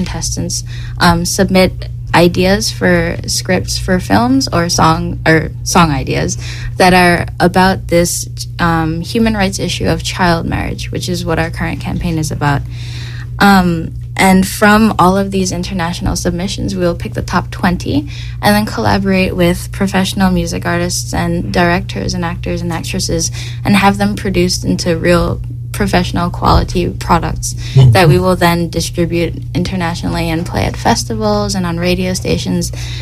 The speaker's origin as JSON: {"language": "English", "region": "New York", "country": "United States", "tie": "born there", "said": "Okay, well, I was born in New York, like you, Randy, except I was born on Long Island, and I lived there until I was 12 or 13, and then I also moved to Switzerland"}